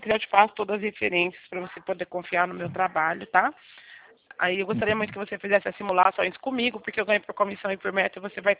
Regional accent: Bebedouro, São Paulo, Brazil; Ó, aqui eu sou de Bebedouro, tá? Interior de São Paulo, aqui pertinho de Barretos.

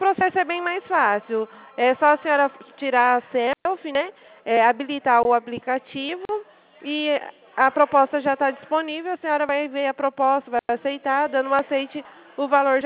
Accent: Palmas, Tocantins, Brazil; Isso, eu sou aqui da cidade de Palmas

